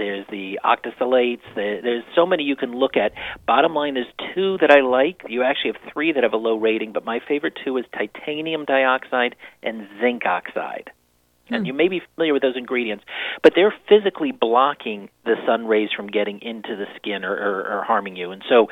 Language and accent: English; Florida, United States; I'm from Florida, you know, Miami, Fort Lauderdale